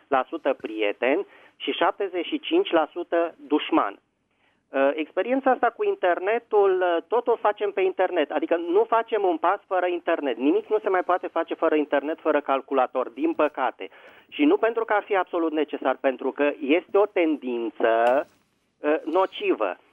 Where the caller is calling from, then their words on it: Bucharest, Romania; din București.